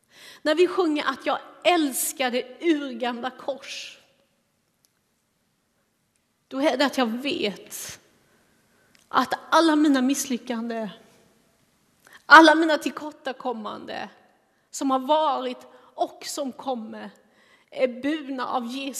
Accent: Småland, Sweden; vid något tillfälle hemma i Småland på en söndagmiddag

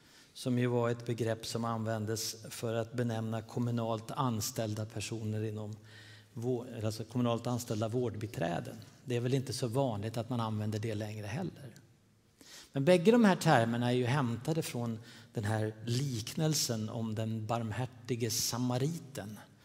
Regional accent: Uppsala, Uppsala County, Sweden; Jag är uppvuxen i Uppsala.

